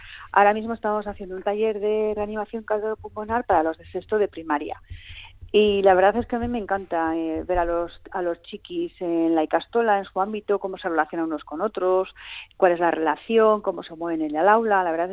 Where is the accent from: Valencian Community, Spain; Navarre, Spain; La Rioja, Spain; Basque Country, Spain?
Basque Country, Spain; Vitoria; Sí, yo soy de Vitoria, aunque soy alavesa de padre y madre